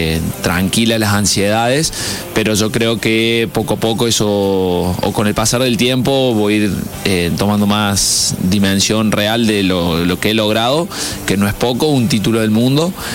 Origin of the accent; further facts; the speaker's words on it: Córdoba, Argentina; es un honor para mí como cordobés llevar la bandera de Córdoba